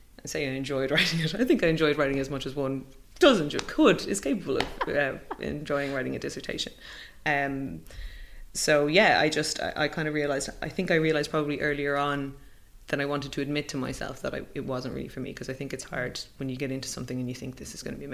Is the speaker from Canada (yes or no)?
no; Ireland; I think as Irish people, we have a problem like bigging ourselves up anyway.